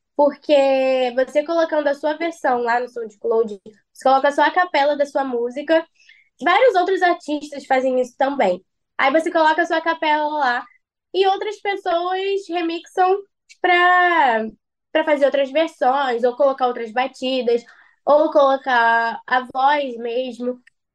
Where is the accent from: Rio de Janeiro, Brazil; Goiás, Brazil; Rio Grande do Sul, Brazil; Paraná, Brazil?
Rio de Janeiro, Brazil; eu sou da Zona Leste, Rio de Janeiro, Bangu, tenho 17 anos.